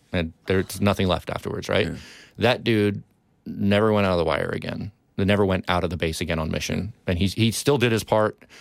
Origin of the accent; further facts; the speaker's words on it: England, United Kingdom; I've flown. Like, I grew up in England. I flew all the time.